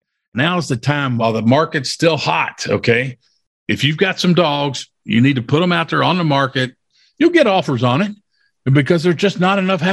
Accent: Louisville, Kentucky, United States; My hometown right here in Louisville, Kentucky, okay, just saw it on the news last night, okay, very current, up to date.

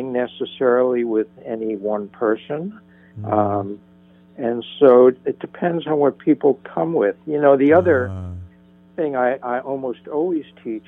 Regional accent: New Jersey, United States; Because I came from such a challenged childhood, I grew up in New Jersey.

